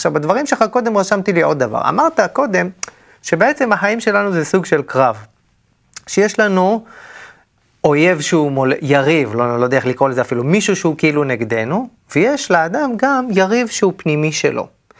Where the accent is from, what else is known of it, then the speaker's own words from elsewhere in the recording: Elyashiv, Central District, Israel; בעמק הפר, אני ממושב אלישיב